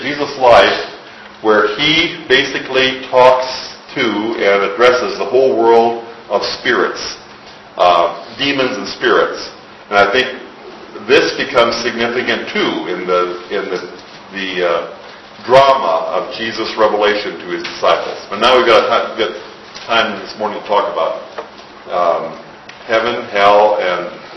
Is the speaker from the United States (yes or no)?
yes; Midwest, United States; I can remember as a child, growing up in the Midwest, Christmas was a big thing.